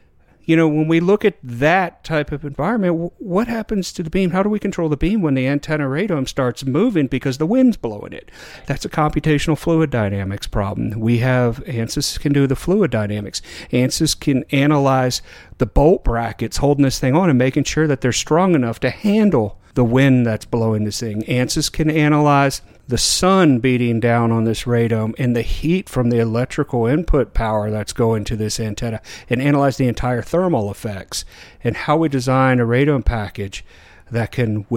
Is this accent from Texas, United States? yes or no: yes; Texas, United States; I'm going to answer because, you know, I'm coming from Texas, that barbecue smoker better be big.